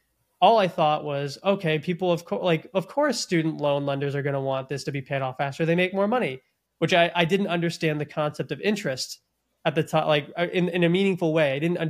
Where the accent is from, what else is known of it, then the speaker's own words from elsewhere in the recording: Florida, United States; I had a buddy who I grew up with here in Florida.